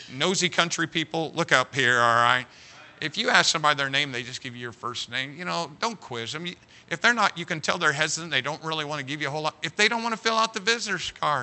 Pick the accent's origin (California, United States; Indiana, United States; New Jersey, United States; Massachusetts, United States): Indiana, United States; I'm from Indiana.